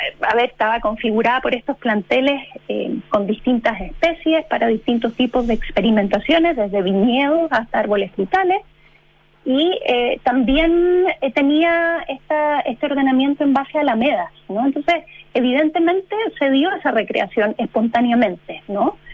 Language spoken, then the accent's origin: Spanish; Magallanes, Chile; also born or lived in Valparaíso / Punta Arenas; en Tierra del Fuego crecí. Yo me declaro fueguina, si me apuran un poco. Me gusta ese término también.